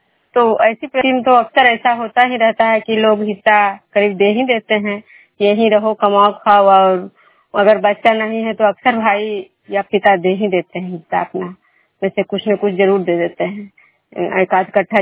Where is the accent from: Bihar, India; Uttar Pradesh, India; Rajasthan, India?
Bihar, India; Bishnupur; मैं विष्णुपुर ग्राम खजरा पंचायत नालंदा जिला नगर नवसा प्रखंड के निवासी हूँ।